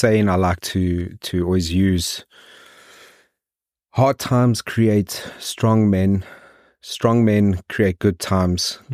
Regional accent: South Africa; I come from South Africa where it's a blend of first and third and we've got our own rich history. And I'm a very proud and patriotic South African

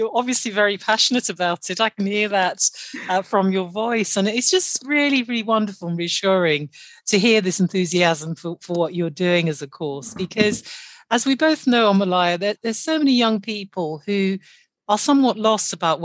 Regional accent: Nigeria; I'm Nigerian

